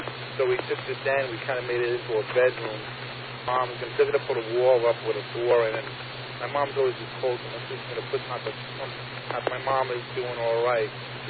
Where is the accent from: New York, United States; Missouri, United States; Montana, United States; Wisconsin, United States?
New York, United States; Commack; My mom, where I grew up in Comac, she lives in the house.